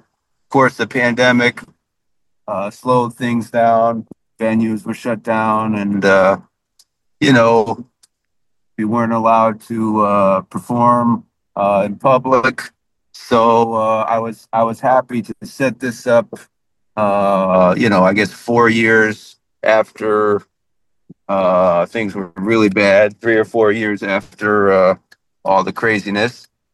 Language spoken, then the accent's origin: English; Wethersfield, Connecticut, United States; also born or lived in Hartford / Rocky Hill; I was born in Hartford, Connecticut, Hartford Hospital, and I was raised in the Hartford area, a town called Wethersfield, and then shortly after Rocky Hill, all bordering around the Hartford area